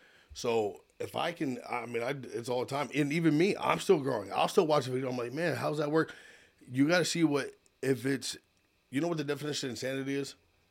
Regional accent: Lancaster, Pennsylvania, United States; So, I grew up in Lancaster, Lancaster City, outside. Like I said, I did graduate from Penn Manor, but went to some great school in the city

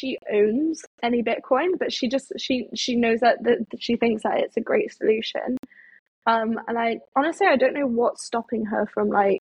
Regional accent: France; so I grew up in France. and all my friends were French, are French.

